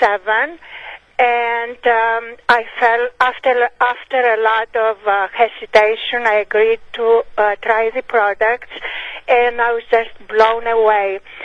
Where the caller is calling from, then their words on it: Richfield, Connecticut, United States; I'm calling from Richfield, Connecticut.